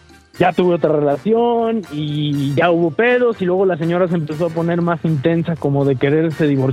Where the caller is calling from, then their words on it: Tepatitlán, Jalisco, Mexico; De Tepatitlán, Jalisco.